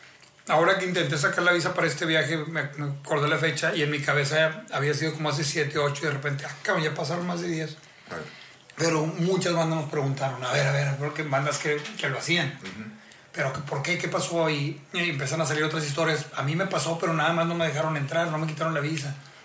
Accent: Mexico; como mexicano el primer instinto es ay, qué estrictos, pinches gringos

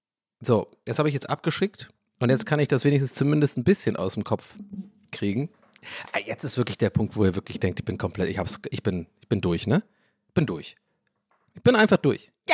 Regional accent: Cologne, North Rhine-Westphalia, Germany; stehe in Köln, meine Heimatstadt Köln

